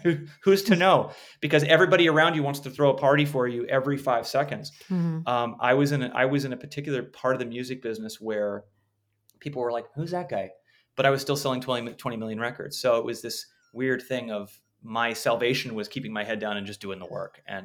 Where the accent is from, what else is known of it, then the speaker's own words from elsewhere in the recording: Los Angeles, California, United States; I grew up in Los Angeles, but was not a showbiz kid.